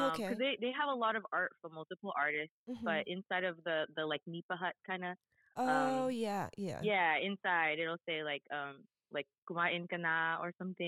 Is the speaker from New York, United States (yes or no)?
no; California, United States; now in Georgia, United States; So growing up in California originally, there was lots of Filipinos. So coming to Georgia, there was less.